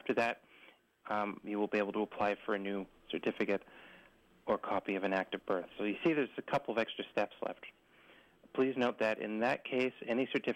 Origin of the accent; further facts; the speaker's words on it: Montreal, Quebec, Canada; born there; I was born in Quebec, province of Quebec, in Montreal.